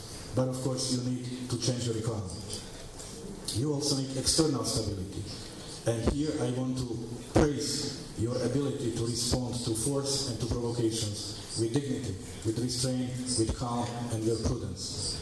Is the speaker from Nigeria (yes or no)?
no; Slovakia; English is a second language; I also come from a country for whom Ukraine is not only a big news in media. I come from Slovakia. We are neighbors, we are friends.